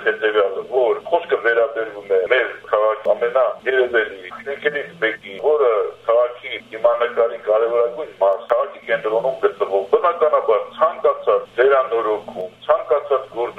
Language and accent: Armenian; Yerevan, Armenia; Ես որպես բնիկ Երևան